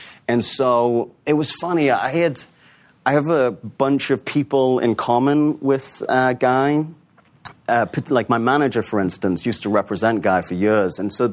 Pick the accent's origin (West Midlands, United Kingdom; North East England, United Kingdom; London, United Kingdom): North East England, United Kingdom; Newcastle; You know, I grew up in Newcastle, like you said, which is.